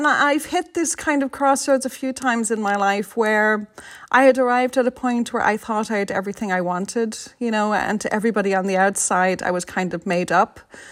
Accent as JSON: {"language": "English", "town": "Phibsborough", "region": "Leinster", "country": "Ireland", "said": "But no, I'm from Phibsborough, not a stone's throw from Cabra. And I followed my childhood friend here."}